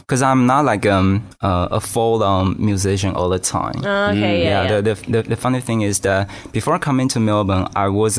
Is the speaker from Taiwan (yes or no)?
yes; Taoyuan, Taiwan; English is a second language; Close to. I'm originally from a county called Taoyuan.